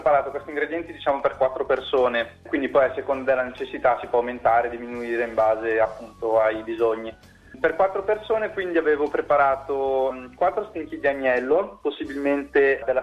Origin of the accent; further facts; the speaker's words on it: Castel Rozzone, Lombardy, Italy; now in Australia; io vengo da un piccolo paese in provincia di Bergamo che si chiama Castelrozzone. Sono qua in Australia dal maggio 2010, quindi ormai poco più di 6 anni, sono ormai residente qui.